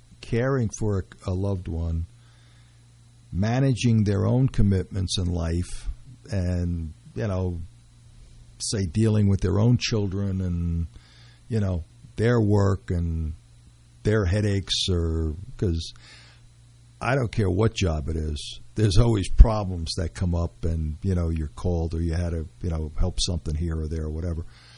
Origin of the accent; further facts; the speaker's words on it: Teaneck, New Jersey, United States; also born or lived in Brooklyn, United States; I mean, I was born in Brooklyn. I was raised there halfway, and then they moved to Teaneck.